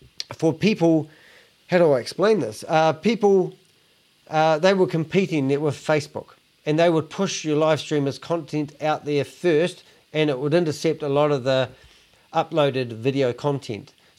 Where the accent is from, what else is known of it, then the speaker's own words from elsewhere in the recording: Christchurch, Canterbury, New Zealand; used to have meetings in the morning, 7:30 and 9:30 in the morning, in different bars and cafes in my hometown, Christchurch.